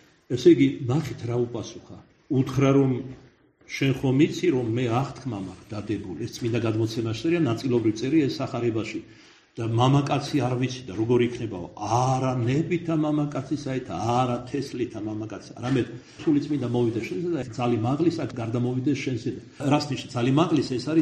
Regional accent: Kartli, Georgia; მაპატეთ ბოზურად ქართლელი ვარ და ჩემს ქართლელობას მიაწერეთ.

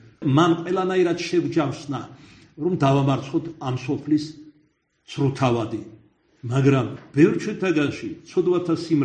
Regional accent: Kartli, Georgia; მაპატეთ ბოზურად ქართლელი ვარ და ჩემს ქართლელობას მიაწერეთ.

